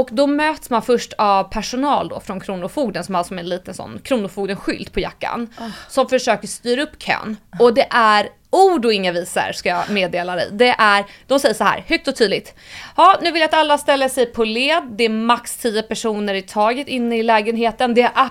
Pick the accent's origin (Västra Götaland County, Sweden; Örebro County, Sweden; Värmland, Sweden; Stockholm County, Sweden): Stockholm County, Sweden; Stockholm; Han hade en jättefin lägenhet på Kungsholmen som var så här 150 kvadratmeter, och det var där jag växte upp.